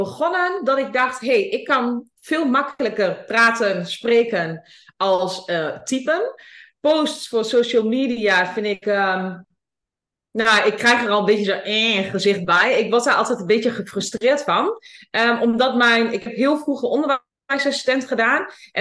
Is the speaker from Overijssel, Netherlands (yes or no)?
yes; Overijssel, Netherlands; accent: Twente; oh god, mijn accent, mijn Twentse accent